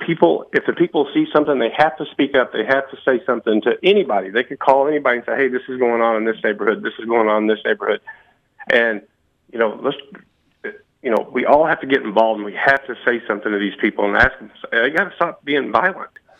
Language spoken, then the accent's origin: English; Harrisburg, United States; You know, I grew up in Harrisburg and I love this town, and I hate to see this happen.